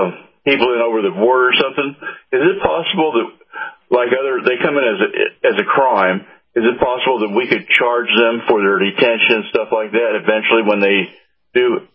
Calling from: Clearwater, Florida, United States; from Clearwater, Florida.

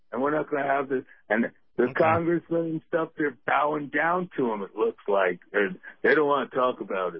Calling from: Colorado, United States; from Colorado.

